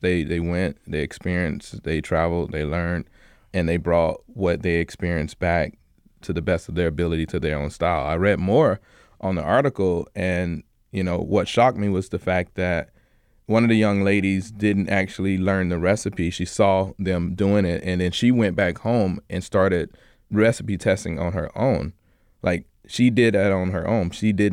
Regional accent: the South, United States; I'm from the South. I like cooking all of that.

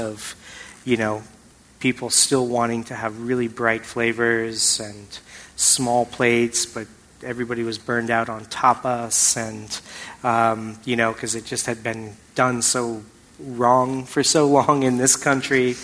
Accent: California, United States; growing up in the Bay Area and being part of a really a large, a community of cultural diversity

